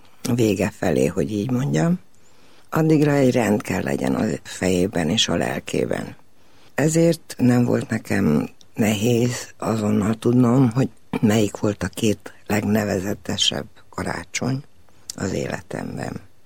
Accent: Cluj-Napoca, Cluj County, Romania; én még úgy nőttem föl, hogy mindenkiben mélyen élt az az idő, amikor úgynevezett magyar világ volt Kolozsváron.

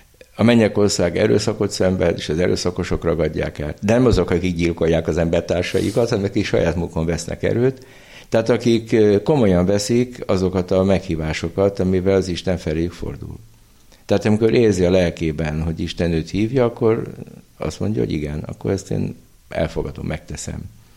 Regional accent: Székesfehérvár, Fejér, Hungary; gyerekkoromban is így nőttem fel. Hát Fehérváron, ami egy 60-70 ezer város volt, voltunk 15-16-an iskola hittára beiratva.

